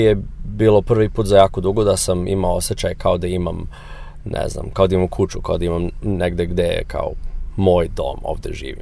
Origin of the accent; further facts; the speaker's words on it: United States; first language English; Serbian is a second language; now in Serbia; Mislim, čale mi je iz Amerike, nisam ni dugo živeo u Americi, ali pričam engleski, to mi je ovaj materni jezik i ljudi me ovde gledaju kao Amerikanac.